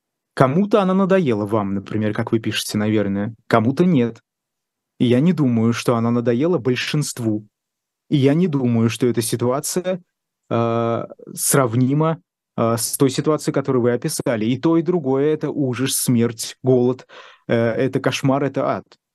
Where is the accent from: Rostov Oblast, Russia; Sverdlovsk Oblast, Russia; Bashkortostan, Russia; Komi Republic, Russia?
Bashkortostan, Russia; Ufa; да, что я из Уфы, из Башкирии, у меня нет прописки московской